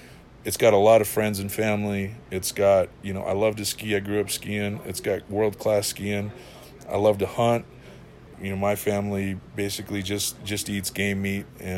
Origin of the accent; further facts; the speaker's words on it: Taos, New Mexico, United States; But when I think of Taos as home, I mean, I feel really lucky that I was born here.